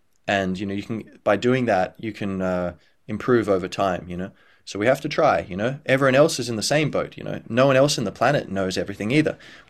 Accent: Australia; I was born a few years after my parents had moved to Australia from Ireland. And I was raised in Australia

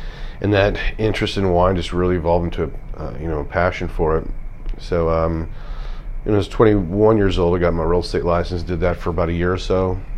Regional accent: Dallas, Texas, United States; Yep, Dallas, Texas.

